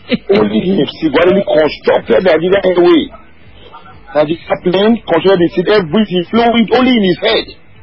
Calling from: Lugbe, Federal Capital Territory, Nigeria; Yes, I'm calling from Lugbe this morning.

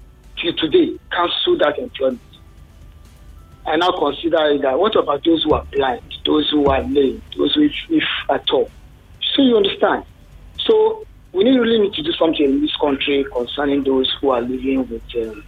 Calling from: Ogun, Nigeria; Yeah, I'm calling from Ogun State.

